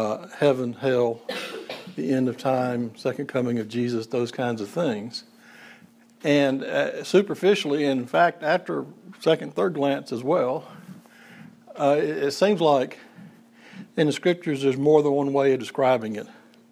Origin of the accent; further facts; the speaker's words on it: Alabama, United States; in part because I grew up in North Alabama, where if you get the end times wrong, you will go to hell. You know, that was how we understood things in North Alabama